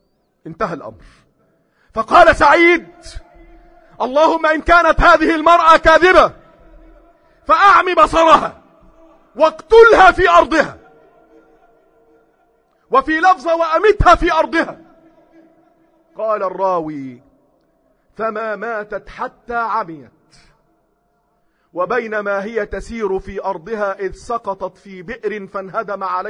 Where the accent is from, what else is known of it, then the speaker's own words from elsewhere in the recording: Egypt; اللهم اجعل بلدنا مصر أمنا أمانا، سخاء رخاء